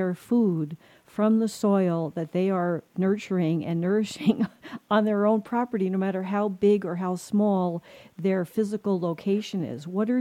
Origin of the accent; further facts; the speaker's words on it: East Coast, United States; we're here in the Southwest and I come from the East Coast